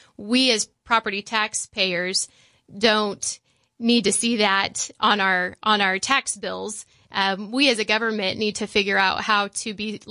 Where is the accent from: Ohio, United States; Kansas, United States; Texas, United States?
Kansas, United States; Goddard; And I'm from Goddard, so I would love to see the growth for affordable housing out there.